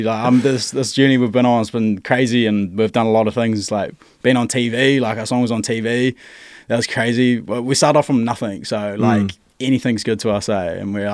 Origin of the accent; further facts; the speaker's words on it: Hawke's Bay, New Zealand; I'm from Hawke's Bay as well, so like literally grew up there